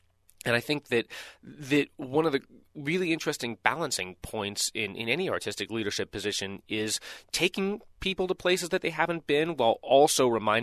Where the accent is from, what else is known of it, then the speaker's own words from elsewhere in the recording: Louisville, Kentucky, United States; So in my hometown in Louisville, we do one of these concerts over the course of a week.